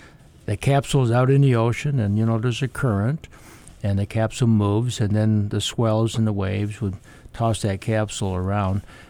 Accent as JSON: {"language": "English", "town": "Fort Atkinson", "region": "Wisconsin", "country": "United States", "tie": "born there", "said": "I was born in Fort Atkinson, Wisconsin."}